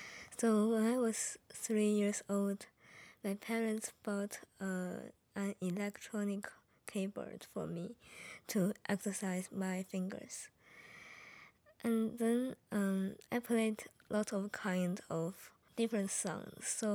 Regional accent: Shenzhen, Guangdong, China; now in United States; I come from China, Shenzhen.

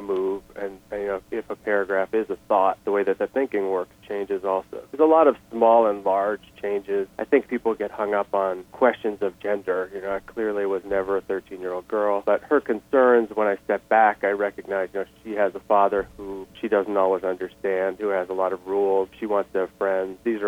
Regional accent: Utah, United States; I'll be talking about growing up in Utah.

